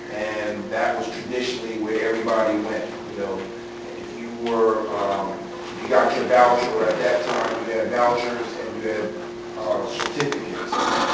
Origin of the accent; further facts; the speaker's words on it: New York, United States; I'm from Westchester County, I was born and raised there. And Westchester County is one of the richest counties in the state of New York.